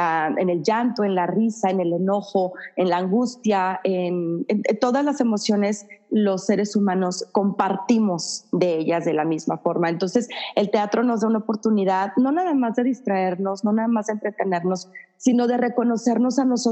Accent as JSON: {"language": "Spanish", "town": "Monterrey", "region": "Nuevo León", "country": "Mexico", "lives_now": "Austin, United States", "said": "yo soy de Monterrey, Nuevo León. Yo empecé, digamos que yo vine por primera vez hace 15 años, pero estuve como de turista, yendo y viniendo, venía acá, iba a otras ciudades, regresaba a Monterrey"}